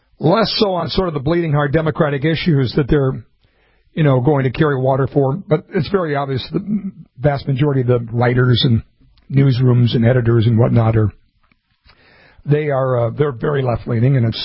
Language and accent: English; Minnesota, United States; I grew up in Minnesota